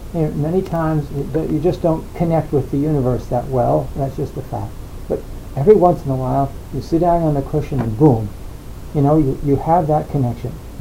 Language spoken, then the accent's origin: English; New Jersey, United States; So look, I come from New Jersey. You know, I come from...